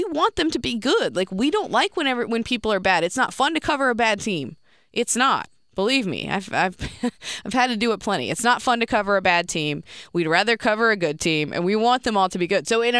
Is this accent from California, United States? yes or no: no; Greensboro, North Carolina, United States; growing up in Greensboro, I've been around plenty of Wake people, and they do not return that sentiment.